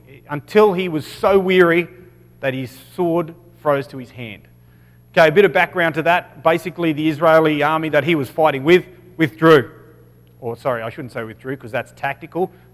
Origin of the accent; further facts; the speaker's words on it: Australia; accent: Australian; With my Australian accent?